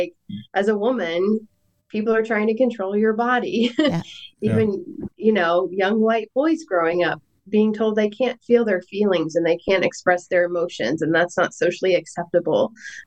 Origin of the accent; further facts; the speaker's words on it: Georgia, United States; for me, it was seeing racism growing up in Georgia. Like, my schools were about half Black, half white